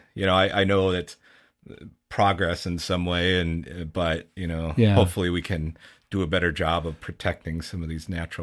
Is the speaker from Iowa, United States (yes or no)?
yes; Bettendorf, Iowa, United States; And had a great childhood growing up in Bettendorf. My grandparents actually still had a farm, if you can believe that, on State Street in Bettendorf